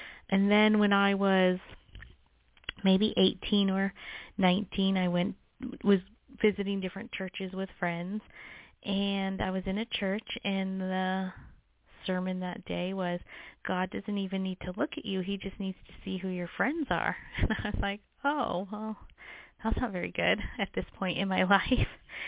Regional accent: Las Vegas, Nevada, United States; I was born and raised in Las Vegas. My family moved here from the Philippines, pregnant with me, so my brother and my sister were born there, and I was the first one born here.

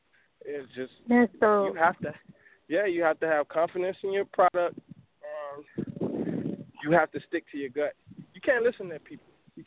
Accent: Miami, Florida, United States; I'm from Miami.

